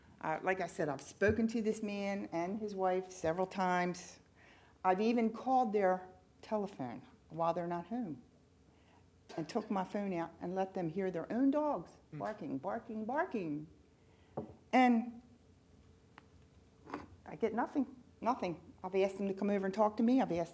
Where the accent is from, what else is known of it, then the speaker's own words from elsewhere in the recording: Catonsville, Maryland, United States; It's like I'm from Maryland, Catonsville.